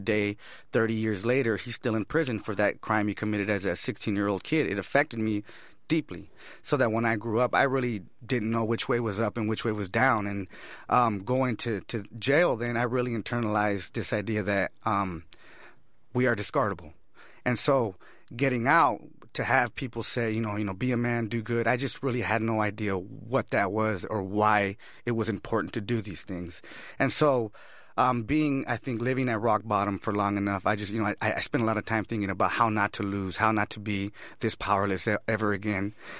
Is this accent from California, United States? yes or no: yes; Oxnard, California, United States; Oxnard, California, okay. In a community called La Colonia. It's a barrio.